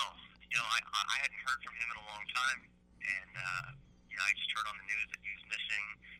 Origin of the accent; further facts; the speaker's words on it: Hollywood, California, United States; There's so many people that I knew, that I grew up with in Hollywood, who had similar fates.